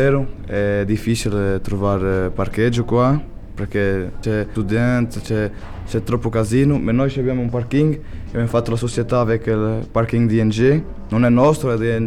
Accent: Naples, Campania, Italy; now in Belgium; viene d'Italia. Da Napoli, della regione di Avellino.

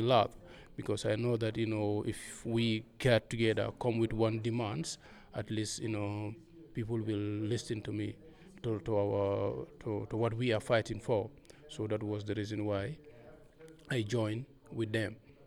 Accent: Gambia; also born or lived in Italy; now in Germany; I am from Gambia, and I came to Germany in 2011. But before Germany, I was in Italy, where I asked for a political asylum, and my asylum has been accepted. So I live there

